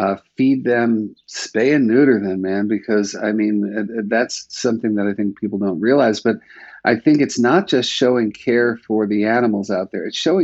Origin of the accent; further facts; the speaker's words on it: Manhattan, New York, United States; Yeah, and you know, I'm a New Yorker. I don't know if you know that. But, Manhattan is real